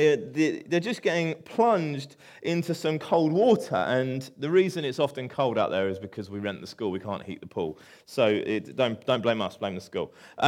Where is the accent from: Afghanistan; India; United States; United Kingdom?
United Kingdom; Chertsey, South East England; moved away as an adult; now in Chichester, United Kingdom; So I grew up in Chertsey, and then I moved. It's nearly 20 years ago that I moved to Chichester to go to university.